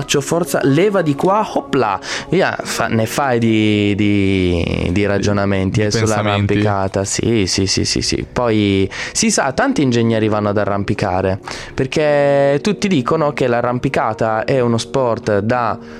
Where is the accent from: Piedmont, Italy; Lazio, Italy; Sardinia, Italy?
Piedmont, Italy; Turin; consigli non richiesti ma da un torinese